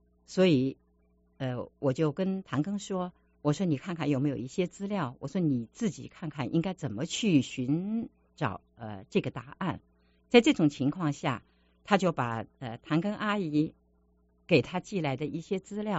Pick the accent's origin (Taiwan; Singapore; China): Singapore; now in United States; 我呢是十几年前从新加坡来到这里